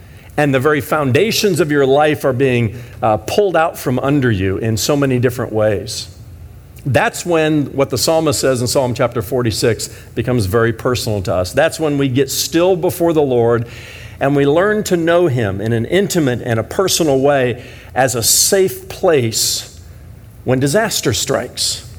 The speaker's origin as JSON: {"language": "English", "town": "Fort Wayne", "region": "Indiana", "country": "United States", "tie": "born or raised there", "said": "I grew up in Fort Wayne, Indiana, and it was the Tri-Cities region because three rivers came together in Fort Wayne."}